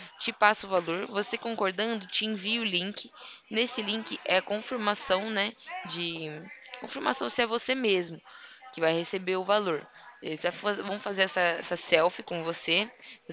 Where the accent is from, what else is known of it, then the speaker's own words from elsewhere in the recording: Bebedouro, São Paulo, Brazil; Isso daqui de Bebedouro, interior de São Paulo. Fica perto de Barretos.